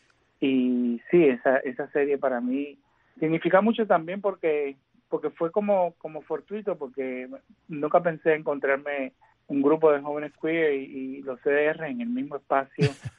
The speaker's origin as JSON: {"language": "Spanish", "region": "Santiago de Cuba", "country": "Cuba", "tie": "born or raised there", "said": "un cuerpo de trabajo bastante profundo de mi ciudad natal, de Santiago de Cuba"}